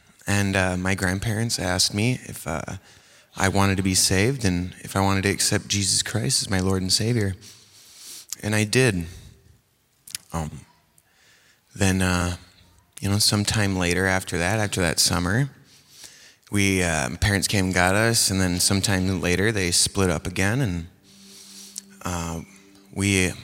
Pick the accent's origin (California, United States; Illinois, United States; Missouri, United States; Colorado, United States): Illinois, United States; Rockford; born there; So I was born in Rockford, Illinois. I got two sisters, one older, one younger. And kind of grew up in a troubled home.